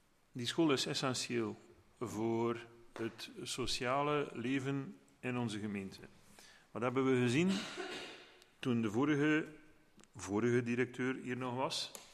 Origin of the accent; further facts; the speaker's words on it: Kortrijk, West Flanders, Belgium; ik ben afkomstig van Kortrijk, iedereen weet dat